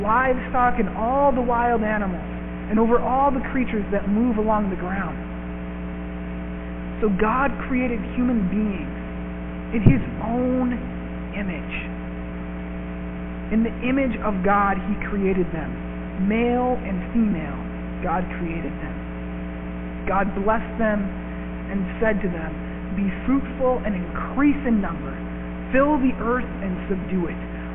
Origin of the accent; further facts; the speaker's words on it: Montana, United States; There's a town close to where I grew up in Montana.